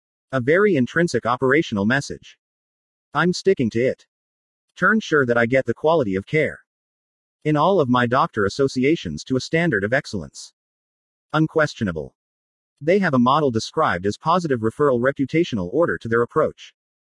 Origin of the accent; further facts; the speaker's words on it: San Bernardino, California, United States; I'm a person from San Bernardino, California.